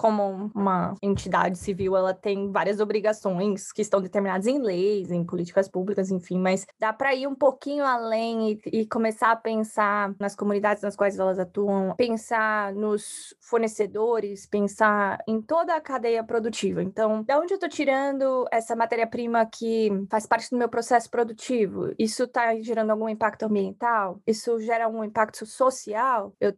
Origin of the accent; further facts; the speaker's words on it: Polônia, São Paulo, Brazil; eu tenho 30 anos e eu venho de Polônia, uma cidade bem pequenininha no interior de São Paulo. Fiz a graduação no interior de São Paulo também, o mestrado